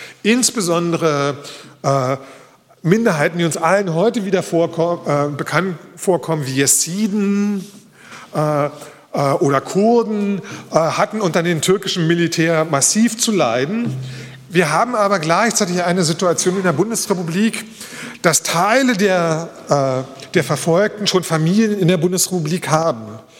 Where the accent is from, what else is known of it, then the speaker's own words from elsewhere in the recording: Berlin, Germany; meine Heimatstadt Berlin hat bisher 85.000 Flüchtlinge in diesem Jahr im letzten Jahr aufgenommen.